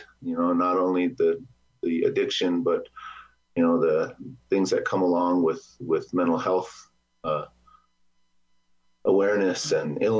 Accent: South Dakota, United States; And me as a little boy from growing up on the Lower Brule Reservation to where I am now, you know, I'm back on the reservation now.

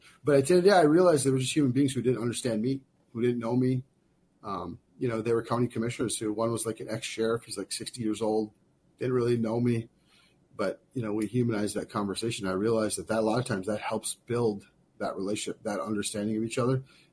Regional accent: Cass Lake, Minnesota, United States; I grew up born and raised on Leech Lake, in a town called Cass Lake. Some of you might know it's about 4 hours north of the metro area.

